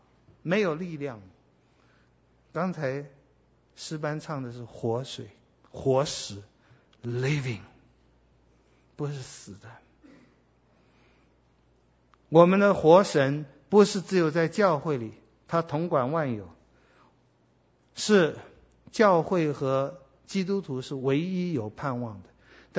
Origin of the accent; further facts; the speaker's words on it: China; 我们现在在地上，尤其我们中国人，我们希望有安全感